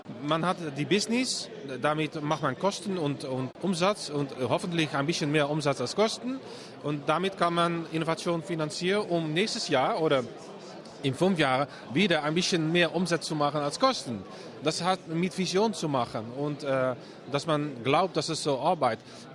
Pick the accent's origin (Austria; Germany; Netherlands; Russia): Netherlands; German is a second language; ich bin Holländer, das haben Sie fast schon gehört